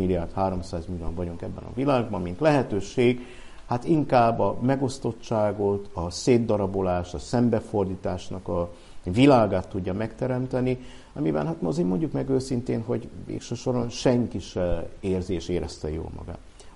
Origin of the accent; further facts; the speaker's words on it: Cluj-Napoca, Cluj County, Romania; Az én szüleim székelyföldiek, Nyárad mente, ugye, hogy tetszett említeni. Én Kolozsváron születtem már, mert szüleim 50-es években Kolozsvára kerültek. Kolozsváron nőttem fel